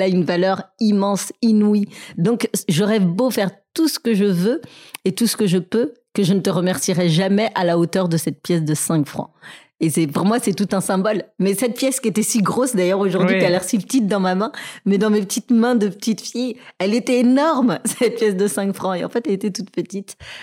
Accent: Senegal; On ne connaît pas la solitude quand on vient du Sénégal et particulièrement de ce peuple peul d'où je viens.

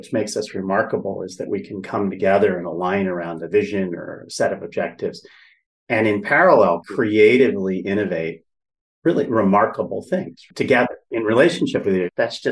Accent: Princeton, New Jersey, United States; And I grew up in Princeton, New Jersey. My mother is an Episcopal priest. She was the first woman ordained in New Jersey.

